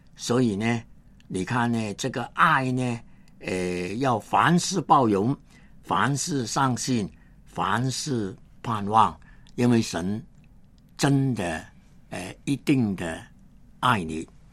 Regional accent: China; 我发现我其实是中国人

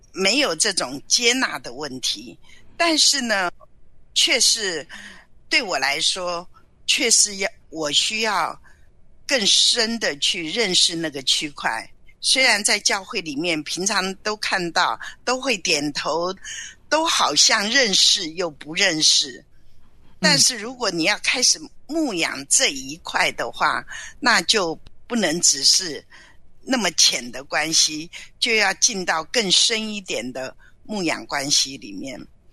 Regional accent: China; 我们中国人其实很讲一个，就是有关系就没有关系

